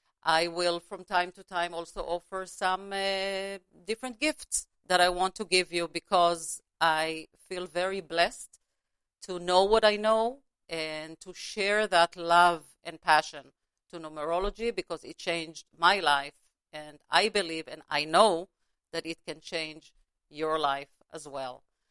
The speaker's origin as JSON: {"language": "English", "town": "Los Angeles", "region": "California", "country": "United States", "said": "I live in LA. I'm from Los Angeles. I am a therapist here in the LA area."}